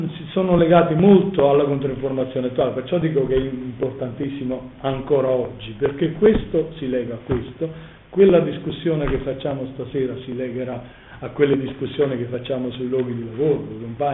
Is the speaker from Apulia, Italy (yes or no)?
no; Aversa, Campania, Italy; also born or lived in Milan; Io sono venuto via di Milano negli anni 70 e sono tornato ad Aversa, la mia città natale.